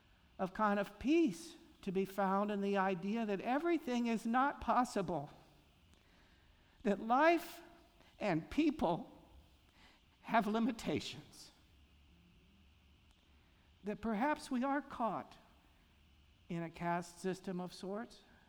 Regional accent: United States; After all, I'm an American who desires and longs for more.

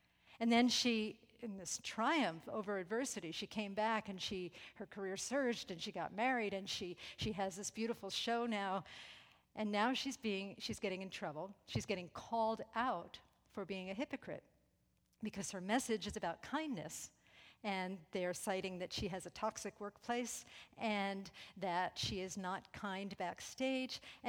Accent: New York, United States; And, you know, we're like from New York and everything, and therefore incredibly wild and sophisticated.

